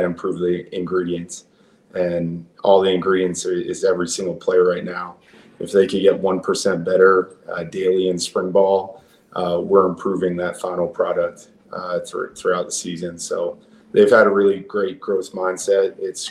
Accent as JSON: {"language": "English", "region": "Arizona", "country": "United States", "said": "So I'm from Arizona, and I played high school football"}